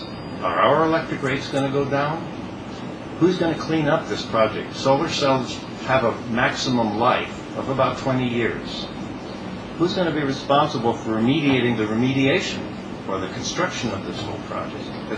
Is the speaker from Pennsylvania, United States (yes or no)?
no; Florida, United States; Another project in my home state of Florida, the DeSoto project, claimed 25 million peak production.